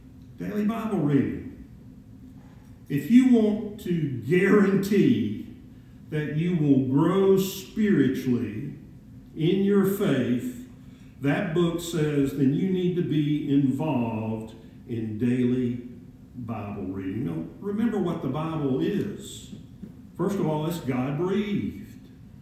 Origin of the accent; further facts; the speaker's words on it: Savannah, Georgia, United States; I went off to Savannah, Georgia, my hometown, and I was working and saving money